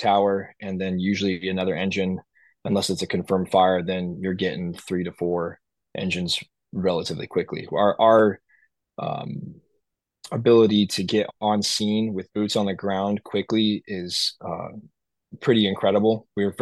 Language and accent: English; Melbourne, Victoria, Australia; like I said, I grew up in Melbourne and got to see them a lot, like just, as a kid